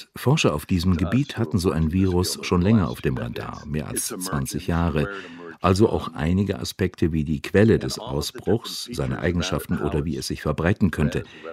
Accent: United States; Die Welt reagiert chaotisch, nicht zuletzt mein Heimatland, die USA.

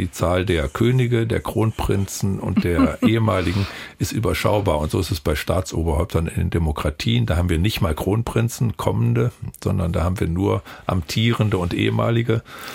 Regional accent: Osnabrück, Lower Saxony, Germany; an Universität in meiner Heimatstadt Osnabrück.

